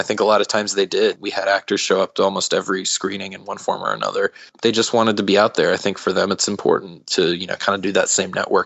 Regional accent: North Carolina, United States; I'd been for years and years growing up in North Carolina.

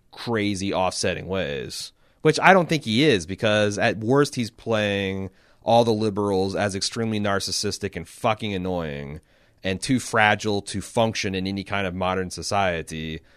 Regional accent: United Kingdom; Personally, as a Brit, I'm going to enjoy the hell of the season

